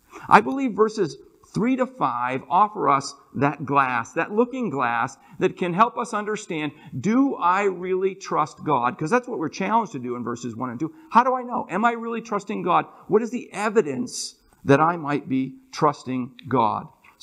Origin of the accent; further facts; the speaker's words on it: Maine, United States; I grew up in Maine